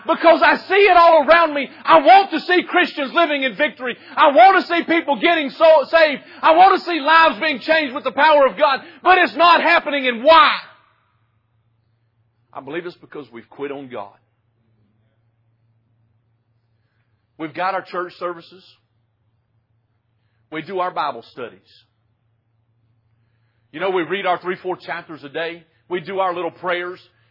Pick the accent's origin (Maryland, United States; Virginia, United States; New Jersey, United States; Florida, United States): Florida, United States; now in North Carolina, United States; You know, I grew up in Florida. We never had any power outages.